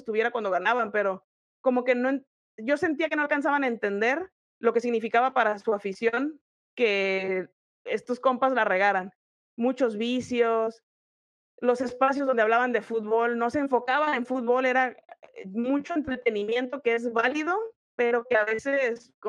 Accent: Tijuana, Baja California, Mexico; porque yo soy de Tijuana

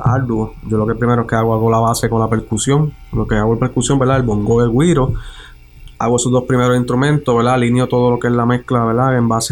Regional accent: Jayuya, Puerto Rico; born there; Que coger mi pueblo natal de Jayuya para que represente la portada del disco.

